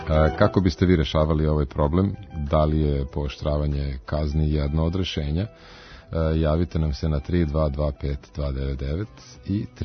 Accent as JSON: {"language": "Serbian", "country": "Serbia"}